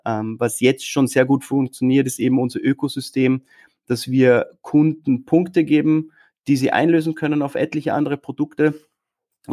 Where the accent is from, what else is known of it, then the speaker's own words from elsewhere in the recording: Austria; wir sind stolze Österreicher und versuchen eben aus Wien raus eine globale Marke zu bauen.